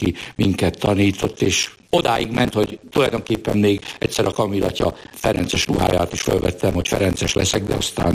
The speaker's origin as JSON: {"language": "Hungarian", "town": "Endrefalva", "region": "Nógrád", "country": "Hungary", "tie": "born there", "said": "50-ben születtem, szeptember 19-én, Széchény melletti kis faluban, Endrefalván. Széchény után Salgótarján felé van."}